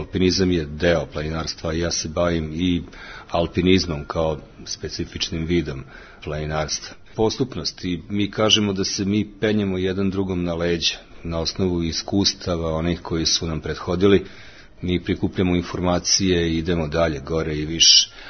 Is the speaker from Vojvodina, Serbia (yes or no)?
yes; Novi Sad, Vojvodina, Serbia; born there; Rođen sam 1965. godine u Novom Sadu.